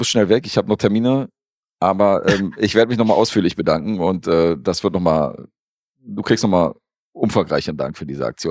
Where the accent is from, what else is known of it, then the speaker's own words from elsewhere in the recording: Serbia; Als ich, als Serbe.